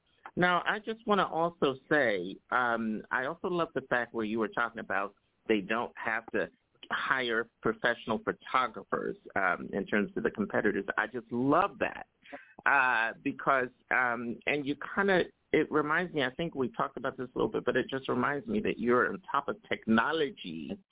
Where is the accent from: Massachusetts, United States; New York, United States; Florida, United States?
New York, United States; New York City; New York City, my hometown here, where I live.